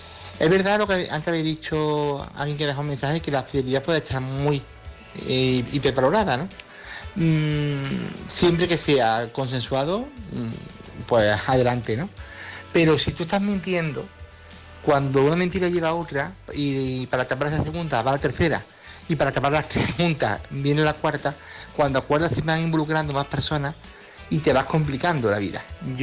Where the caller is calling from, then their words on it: Córdoba, Andalusia, Spain; de Córdoba.